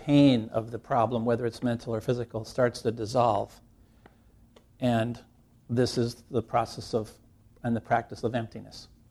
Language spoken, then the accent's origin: English; Rochester, Minnesota, United States; also born or lived in Portland / New York / Tokyo; I did grow up in Minnesota. I grew up in Rochester, actually. I went to college out in Portland, Oregon.